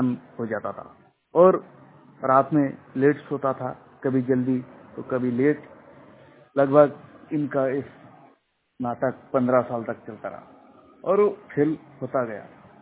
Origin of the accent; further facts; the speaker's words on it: West Bengal, India; और मैं वेस्ट बंगाल का रहने वाला हूँ।